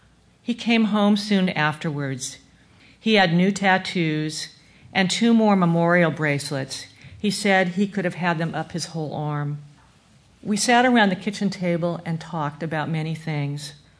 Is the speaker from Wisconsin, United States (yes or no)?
no; Fortuna, California, United States; I grew up in Fortuna and was